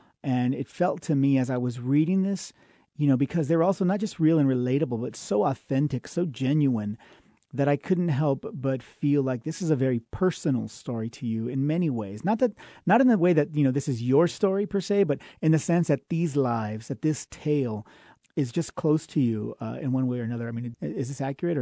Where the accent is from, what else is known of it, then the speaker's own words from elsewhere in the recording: California, United States; now in El Paso, United States; I'm not from here, as you know. I'm actually from California, but I've been here now for 5 years.